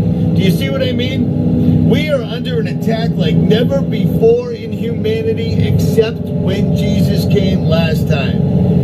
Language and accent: English; Lynn, Massachusetts, United States; I'm from Lynn, Massachusetts. I grew up on Arlington Street. I lived on Haviland Ave, 62 Haviland Ave, for like 18 years.